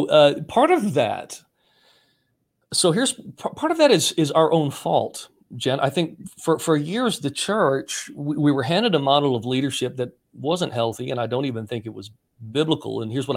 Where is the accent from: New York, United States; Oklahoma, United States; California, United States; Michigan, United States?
Michigan, United States; Saginaw; So I grew up in Saginaw, Michigan. I had great parents.